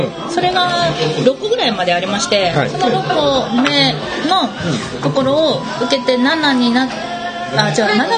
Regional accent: Hokkaido, Japan; born there; 私北海道生まれで、うん、そのもっともっと寒い環境に体がもう適応して慣れてるんですよ

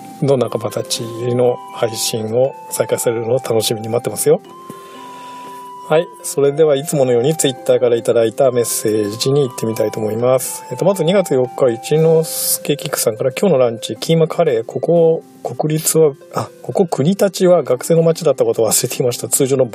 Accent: Izumo, Shimane, Japan; 私の実家がある田舎の出雲大社

